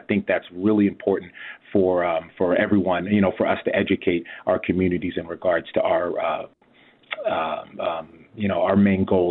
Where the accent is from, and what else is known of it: San Diego, California, United States; born or raised there